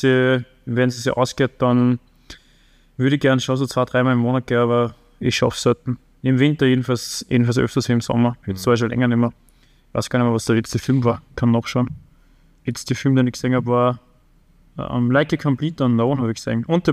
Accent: Upper Austria, Austria; weil ich komme aus dem Mühlviertel.

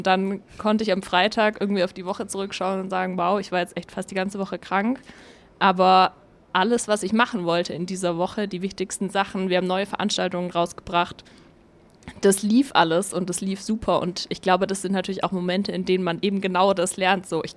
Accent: Ulm, Baden-Württemberg, Germany; Ich bin tatsächlich in Ulm aufgewachsen.

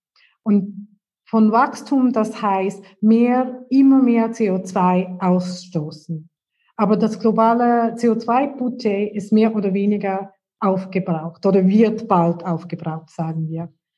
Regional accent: India; German is a second language; In meiner Heimat Indien, die Ureinwohner kämpfen gegen Kohlenminen.

